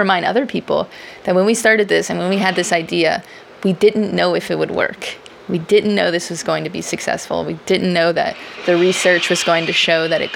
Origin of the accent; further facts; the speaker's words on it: Carencro, Louisiana, United States; I'm from Cairn Crow, Louisiana. It's right outside of Lafayette. And just growing up in South Louisiana